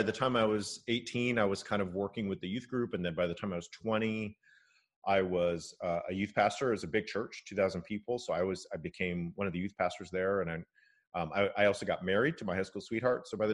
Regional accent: California, United States; So I grew up in a largely non-religious home. My dad is Japanese American, and I grew up in California.

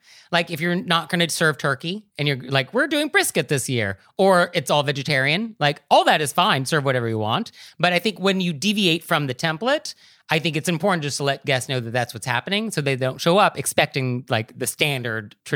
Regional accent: West Coast, United States; I'm from the West Coast. I live on the East Coast.

